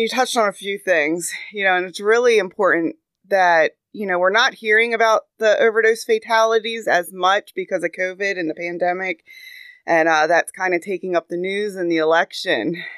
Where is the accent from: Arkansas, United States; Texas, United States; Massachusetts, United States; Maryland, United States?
Maryland, United States; I was born and raised in Cecil County.